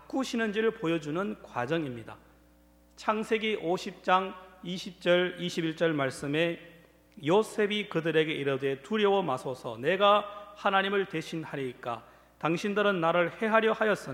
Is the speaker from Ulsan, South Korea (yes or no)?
no; North Gyeongsang, South Korea; 제가 태어난 곳은 경상북도 금능군 부항면 파천리 산골입니다.